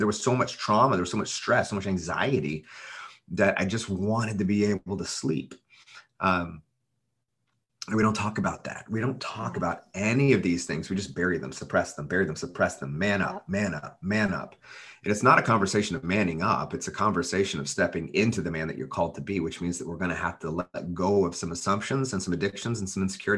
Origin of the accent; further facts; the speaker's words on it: Oklahoma, United States; I love y'all, but I'm from Oklahoma. So you'll catch some Oklahoma.